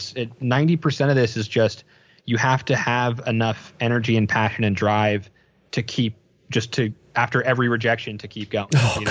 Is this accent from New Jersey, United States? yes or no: yes; New Jersey, United States; And, you know, like growing up in New Jersey, like the hustle, the grind, like that's, you know, I appreciate having had like that like gotta hustle DIY, do it live environment before I went to structure.